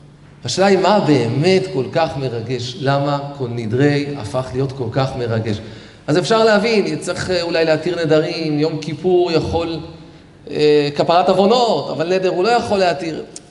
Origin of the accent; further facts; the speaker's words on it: Tel Aviv, Tel Aviv District, Israel; הייתי נער בתל אביב, שם גדלתי, באותו בית כנסת עם הרב לאו